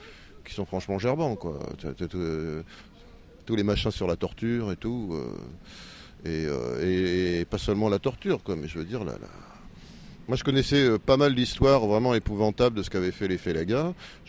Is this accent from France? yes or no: no; Algiers, Algiers Province, Algeria; born there; je suis né à Alger, tout ça.